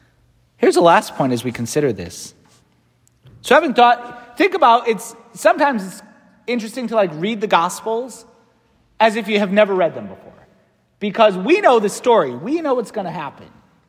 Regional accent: Waterbury, Connecticut, United States; my second assignment was back in my hometown of Waterbury.

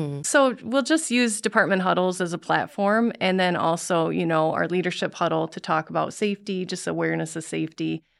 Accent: Alpena, Michigan, United States; Well, I love the Speak Up Award, and I'm from Alpena, so I'm very grateful that Alpena won.

